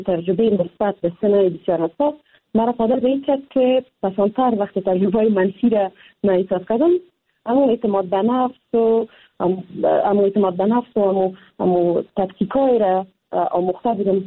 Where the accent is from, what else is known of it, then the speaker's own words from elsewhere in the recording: Afghanistan; من افغانستان مرا ساخته، با وجود از اینکه مشکلات داره، اما من یک افغان هستم